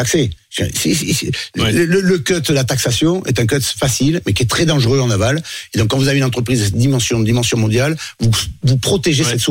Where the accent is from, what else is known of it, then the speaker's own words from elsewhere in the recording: Provence-Alpes-Côte d'Azur, France; Nous, on est Provence, les Alpes et Côte d'Azur. Mais pour autant, je suis français. Fondamentalement français